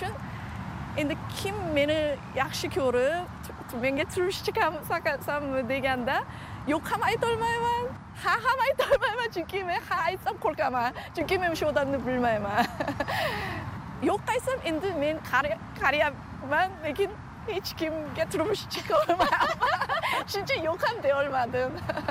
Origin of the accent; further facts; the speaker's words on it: South Korea; menda shu ichda juda anaqa chuqur ichida koreys madaniyat ham bor. Chunki men Koreyada tug'ilib o'sganman.